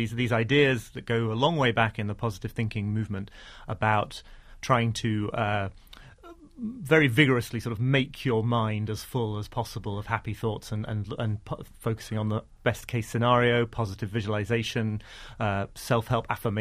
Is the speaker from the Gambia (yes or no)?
no; United Kingdom; as a Brit